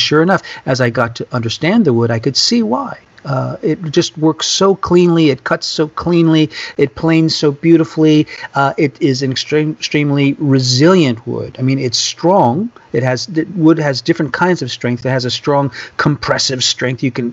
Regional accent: Louisiana, United States; I'm from Louisiana, and we use cypress, so I'm kind of familiar with other cypresses.

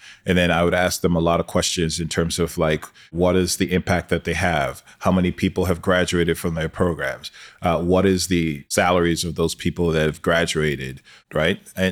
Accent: Brooklyn, New York, United States; people similar to myself growing up in Brooklyn to actually maximize their potential.

